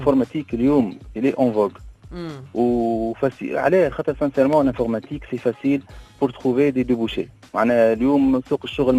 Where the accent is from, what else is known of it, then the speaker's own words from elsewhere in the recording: Tunisia; نقول له بون عندنا في تونس بنوك